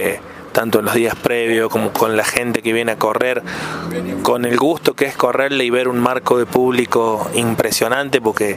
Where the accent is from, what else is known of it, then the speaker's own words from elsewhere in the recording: Argentina; feliz de que vuelva a ser en mi pueblo y felices de que nuestro pueblo vuelva a ser tapa de los diarios en toda la República Argentina